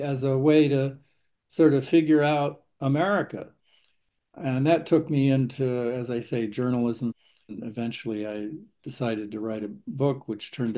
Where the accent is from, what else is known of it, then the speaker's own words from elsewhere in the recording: United States; I didn't understand American politics, but ostensibly I was an American. I was an expat. I thought of myself as an American, but when I came back to this country to go to college, I discovered I was a foreigner in my own land.